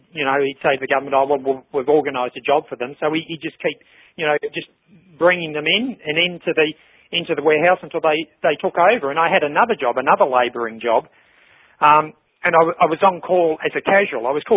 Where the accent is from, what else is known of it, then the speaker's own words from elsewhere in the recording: Australia; I grew up in Australia during my early years, during the, you know, the days of the White Australia policy.